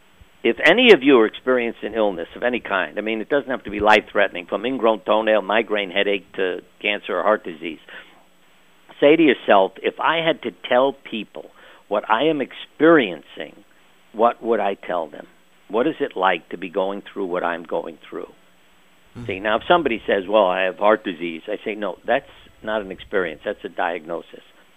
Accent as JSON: {"language": "English", "region": "New York", "country": "United States", "tie": "born or raised there", "said": "I grew up in New York, where the little street we were on was like a family."}